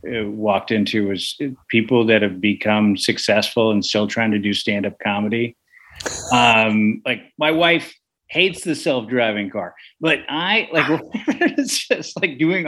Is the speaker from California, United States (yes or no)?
yes; San Francisco, California, United States; Like, and I grew up in San Francisco. I never learned how to drive a stick.